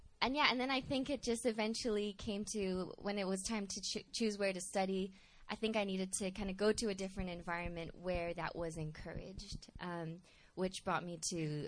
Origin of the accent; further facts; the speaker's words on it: Hong Kong; So I grew up in Hong Kong, which is in a Chinese – I went to local Chinese schools